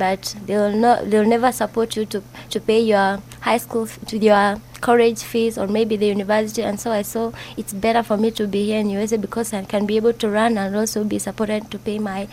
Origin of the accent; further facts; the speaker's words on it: Kenya; I'm from Kenya.